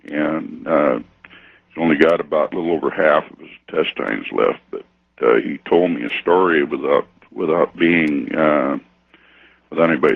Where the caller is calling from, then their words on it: Aberdeen, Washington, United States; I'm calling from Aberdeen, Washington.